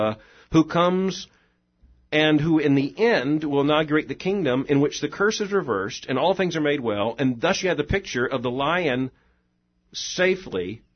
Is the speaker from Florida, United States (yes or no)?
yes; Florida, United States; Growing up in Florida, I was surrounded by things we knew could hurt us.